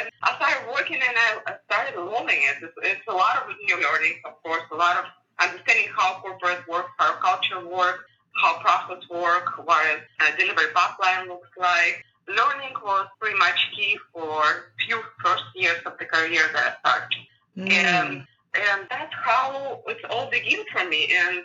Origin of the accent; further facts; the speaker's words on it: Ukraine; English is a second language; moved away as an adult; now in United States; I'm born and raised in Ukraine and went to high school there. I graduated with my technical degree from University of Ukraine, and then I immigrated to the United States. My journey took me down to San Francisco.